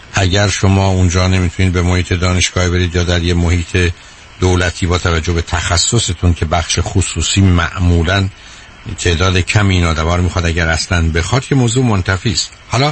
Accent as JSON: {"language": "Persian", "country": "Iran", "moved": "as an adult", "lives_now": "United States", "said": "من 2 سال قبل از انقلاب، چون از نظر من انقلاب حتمی و قطعی بود، از ایران آمدم و هرگز امکان نداشت یک صدم من بگم من بیشتر عمرم رو، یعنی 40 سالم رو من تو امریکا گذروندم و در ایران 30 سال بودم."}